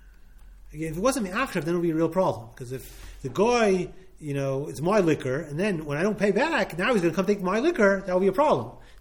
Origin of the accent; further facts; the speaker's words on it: Montreal, Quebec, Canada; when I was growing up, I grew up in Montreal